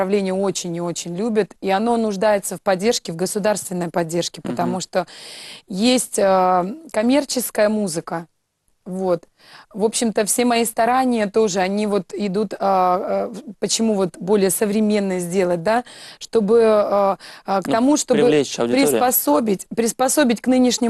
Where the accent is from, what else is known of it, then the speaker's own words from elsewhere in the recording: Siberia, Russia; Мне очень нравится бывать у себя на родине, в Сибири, вот.